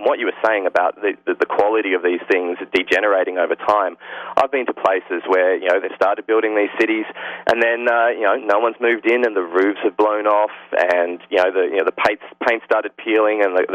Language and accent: English; Sydney, New South Wales, Australia; I'm originally from Sydney, Australia.